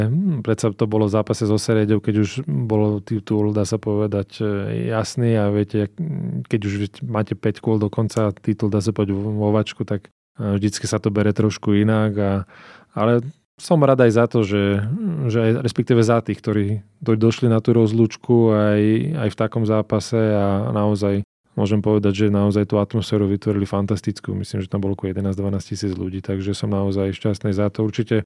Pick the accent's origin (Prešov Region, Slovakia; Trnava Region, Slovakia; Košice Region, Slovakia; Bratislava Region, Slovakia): Bratislava Region, Slovakia; Bratislava; Tak ja som samozrejme rodený Bratislavčan